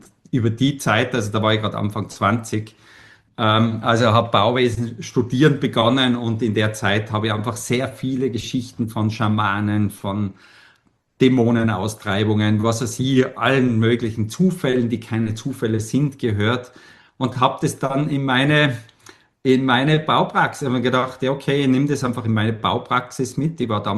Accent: Tyrol, Austria; am Berg zu Hause, in Tirol, bin ich in Tirol aufgewachsen

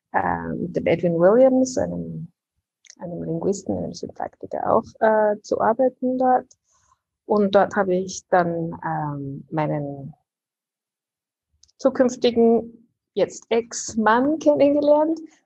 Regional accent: Wels, Upper Austria, Austria; moved away as an adult; also born or lived in Vienna; now in Barcelona, Spain; Also ich bin Oberösterreicherin, die du aus Wels, und bin aufgewachsen in Wels und dann mit ja, nach der Matura nach Wien, um zu studieren.

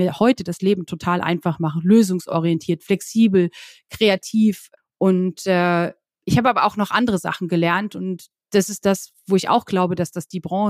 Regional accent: Lusatia, Germany; born there; moved away as an adult; ich wollte raus aus der Lausitz. Ich bin gebürtig aus der Lausitz und ich wollte irgendwie raus und ich wollte in die Welt

